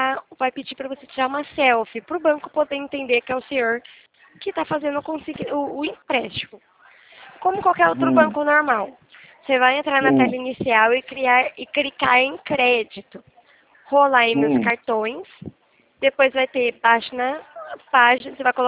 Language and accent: Portuguese; Feira de Santana, Bahia, Brazil; Sou lá de Feira de Santana, agora eu não sei o coisa não.